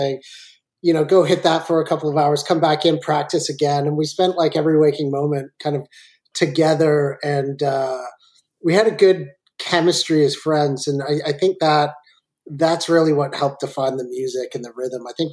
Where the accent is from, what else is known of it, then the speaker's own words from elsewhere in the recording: Belleville, Ontario, Canada; also born or lived in Torquay, England; I was born in England. I was born in Torquay, and I moved to the Belleville area probably 1980. So I was about four at that time.